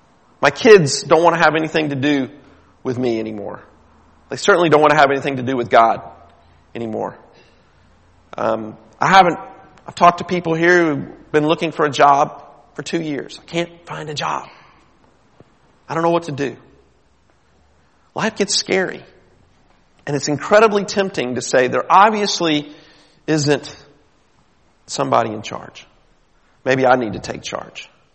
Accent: United States; for me as an American, I read about thousands upon thousands of people who are trying to get into America.

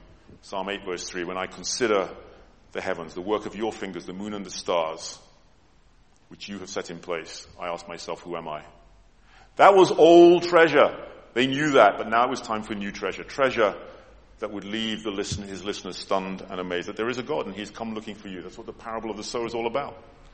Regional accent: United Kingdom; I'm British.

